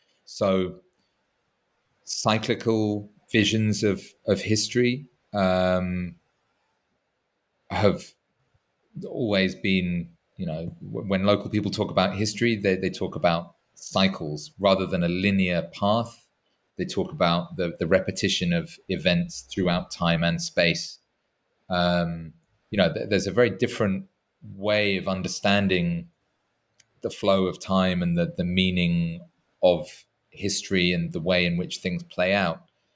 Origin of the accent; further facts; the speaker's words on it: England, United Kingdom; to me as an Englishman